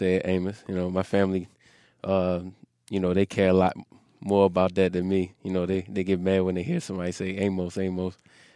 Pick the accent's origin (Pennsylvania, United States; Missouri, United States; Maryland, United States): Maryland, United States; Baltimore; Just growing up around Baltimore, and Baltimore don't have a lot of, didn't have a lot of guys, making it, professionally.